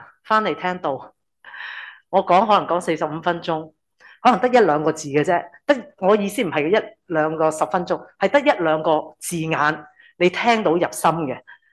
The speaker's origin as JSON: {"language": "Cantonese", "country": "Hong Kong", "said": "你知唔知我哋香港人咧讲紧嘅饥渴？"}